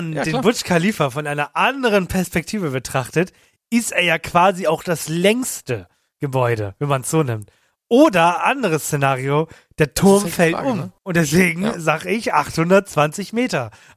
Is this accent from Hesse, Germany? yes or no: no; Hamburg, Germany; wir kommen aus Hamburg